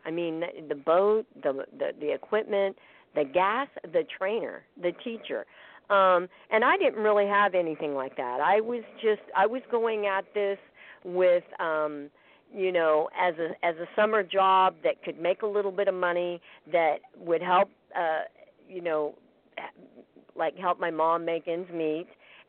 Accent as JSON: {"language": "English", "region": "Missouri", "country": "United States", "tie": "born or raised there", "said": "I grew up in Missouri, so we got lots of those kind of sayings."}